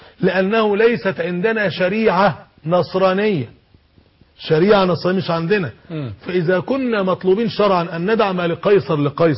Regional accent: Egypt; عندنا في مصر

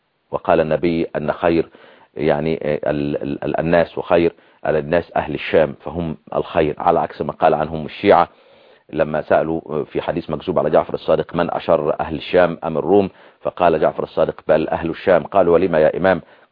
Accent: Upper Egypt, Egypt; عندنا في الصعيد

